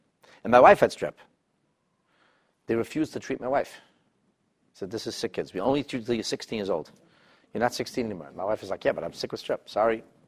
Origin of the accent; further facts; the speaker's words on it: Canada; Our government is not so friendly to Israel. It hurts us as Canadian Jews.